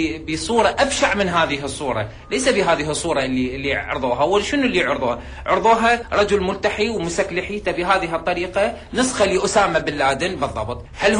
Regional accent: Iraq; هذه الإهانة اللي انهنتها أنا كعراقي

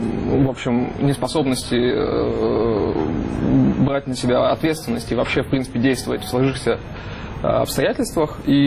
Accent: Siberia, Russia; Да, я тоже из Сибири.

